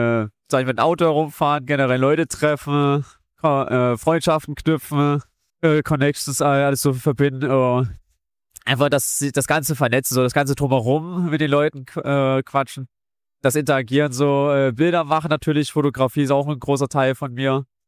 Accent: Dresden, Saxony, Germany; Ich komme halt aus Dresden und die nimmt man einfach mit.

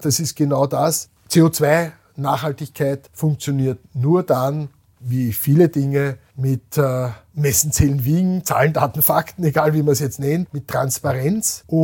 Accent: Austria

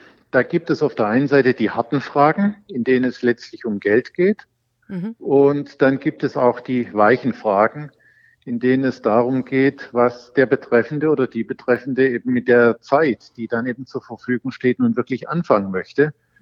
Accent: Dresden, Saxony, Germany; in meiner Heimatstadt in Dresden auf dem Friedhof in Tolkewitz in dem Familiengrab begraben zu werden.

